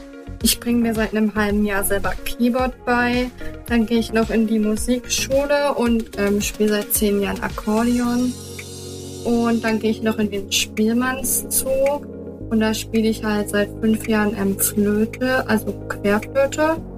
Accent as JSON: {"language": "German", "town": "Dresden", "region": "Saxony", "country": "Germany", "said": "ich bin 18 Jahre alt. Ich komme aus Dresden in der Nähe von Sachsen."}